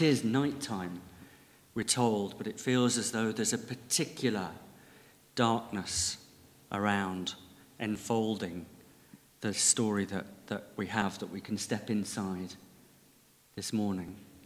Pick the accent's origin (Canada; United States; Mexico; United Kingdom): United Kingdom; North West England; and I grew up in Lancashire, where we thought you had to use your passport to go to Yorkshire.